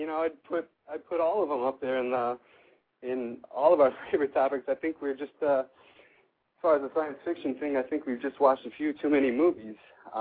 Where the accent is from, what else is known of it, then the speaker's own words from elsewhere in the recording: Wisconsin, United States; Franks and I met in college in Minnesota, and we're both from Wisconsin originally, and kind of grew up watching games together